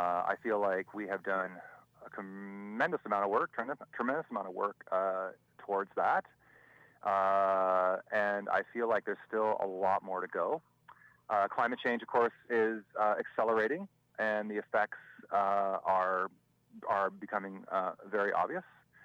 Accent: Washington, United States; Well, I grew up in the Spokane Valley, and I have had to leave this area over my life to go get education and other pieces, but I always end up back here, and I've been here now back in this area for over 12 years.

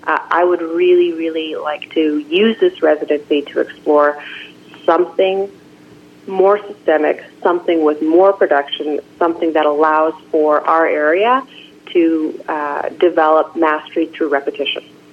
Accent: Creston, British Columbia, Canada; When I was growing up here, I was born in Creston

